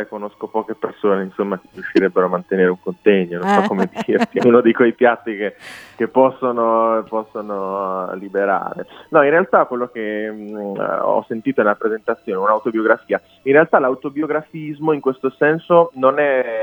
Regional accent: Marche, Italy; also born or lived in Cremona; io sono nato a Cremona, ma ho vissuto da piccolo sempre nelle Marche

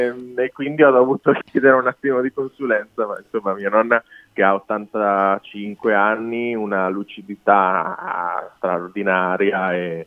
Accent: Marche, Italy; also born or lived in Cremona; io sono nato a Cremona, ma ho vissuto da piccolo sempre nelle Marche

